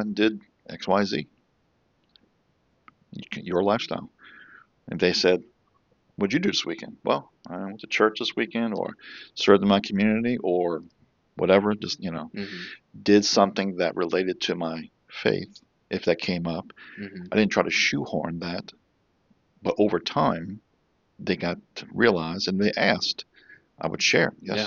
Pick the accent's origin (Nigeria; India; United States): United States; New Orleans, Louisiana; And born and raised in New Orleans and worked at a design company downtown.